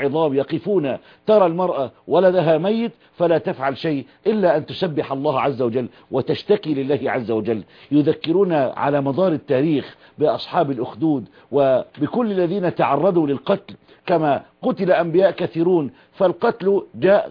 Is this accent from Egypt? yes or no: yes; Egypt; إذا حل عندنا في مصر أو حل في الشام أو في الجزائر أو في أي بلد